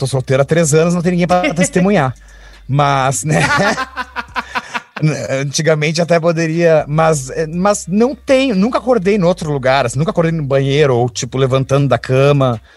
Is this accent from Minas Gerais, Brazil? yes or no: no; Pelotas, Rio Grande do Sul, Brazil; eu me criei em Pelotas, tá? Que é uma cidade que tem... Pelotas, nos áureos tempos, tinha 198 trailers lado a lado, assim